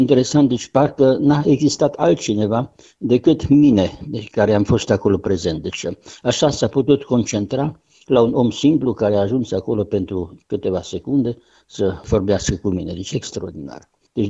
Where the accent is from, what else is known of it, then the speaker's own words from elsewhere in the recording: Timișoara, Timiș County, Romania; Și chiar când a aflat că sunt din Timișoara